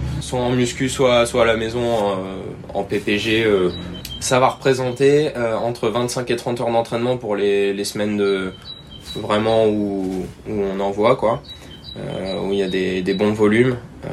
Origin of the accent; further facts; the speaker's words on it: Normandy, France; j'ai des origines dans les deux. J'ai un nom breton, pour autant, j'ai toujours vécu en Normandie, tout près du Mont-Saint-Michel, en fait, dans la Manche. Donc ouais, je suis normand de naissance.